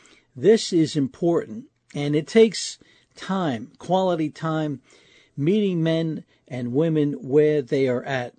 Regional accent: New York City, New York, United States; And in my home growing up in New York City, our door was always open.

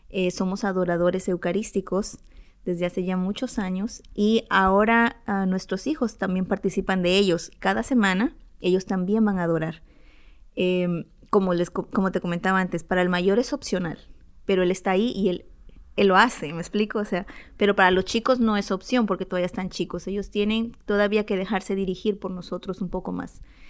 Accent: Mexico; moved away; Nosotros somos mexicanos y traemos unas costumbres, pero mis hijos ya se están criando acá

